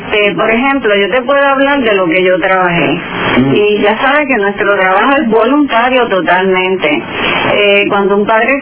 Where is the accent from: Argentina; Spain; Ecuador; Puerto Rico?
Puerto Rico; Lares; eso fue en mi pueblo, mi maravilloso pueblo de Lares.